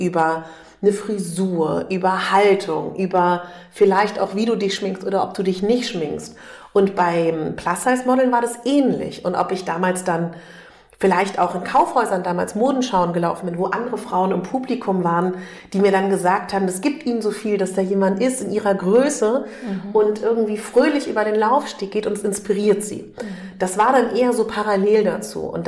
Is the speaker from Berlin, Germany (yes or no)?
yes; Berlin, Germany; ich komme aus Berlin.